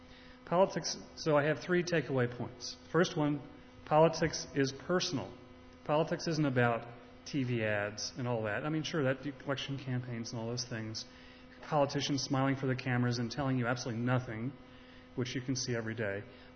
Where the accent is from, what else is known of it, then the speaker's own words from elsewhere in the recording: Portland, Oregon, United States; also born or lived in Bay Area; from Portland, Oregon, honorary resident of the Bay Area for many years.